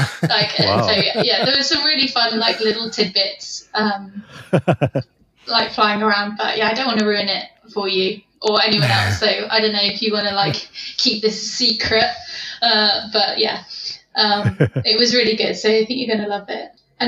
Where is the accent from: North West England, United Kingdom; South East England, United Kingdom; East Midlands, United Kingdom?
East Midlands, United Kingdom; Nottingham; because I'm from Nottingham